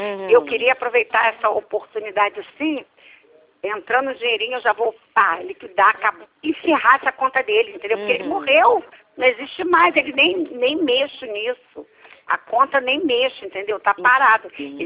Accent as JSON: {"language": "Portuguese", "town": "Nilópolis", "region": "Rio de Janeiro", "country": "Brazil", "said": "que eu sou do município de Nilópolis"}